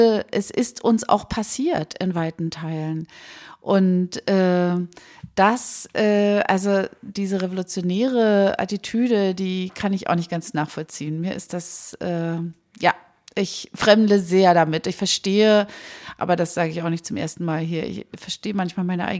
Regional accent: Berlin, Germany; Ich komme ja auch eigentlich aus dem Prenzlauer Berg und lebe im ländlichen Bereich

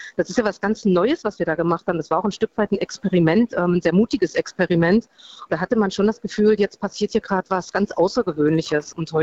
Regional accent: Wittenberg, Saxony-Anhalt, Germany; Ich komme auch aus Ostdeutschland. Ich bin in Wittenberg groß geworden.

